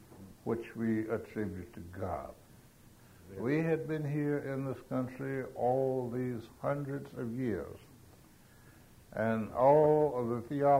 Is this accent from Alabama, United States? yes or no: yes; Alabama, United States; I come from Alabama, very small town in North Alabama. I never knew my father. I was reared by my grandmother.